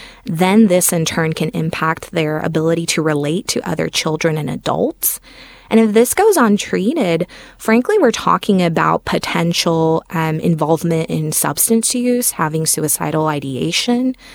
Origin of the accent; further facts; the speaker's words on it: Puerto Rico; now in United States; So all of my family and my husband's family is still in Puerto Rico, and I'm from Puerto Rico.